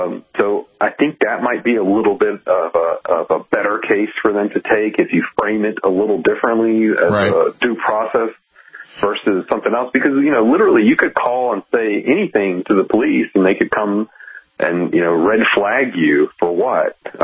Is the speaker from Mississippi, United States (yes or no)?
yes; Mississippi, United States; I read an article in the Federalist about my home state of Mississippi.